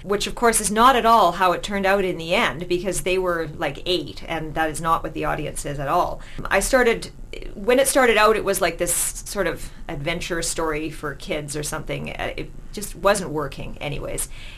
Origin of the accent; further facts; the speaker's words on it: Vancouver, British Columbia, Canada; now in Penticton, Canada; I live in Penticton right now, but I was born and raised in Vancouver. Went to UBC a long time ago in English literature, and I'm back at UBC again now as a master's student in creative writing.